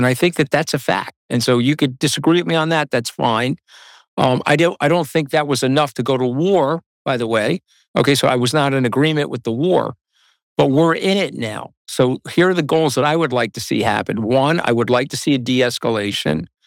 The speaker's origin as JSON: {"language": "English", "country": "United States", "said": "You know, look, I'm an American"}